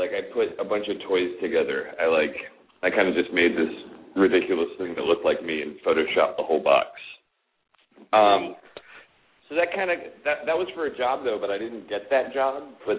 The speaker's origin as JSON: {"language": "English", "town": "Melbourne", "region": "Florida", "country": "United States", "lives_now": "Atlanta, United States", "said": "No, I'm from Melbourne. I went to Florida State."}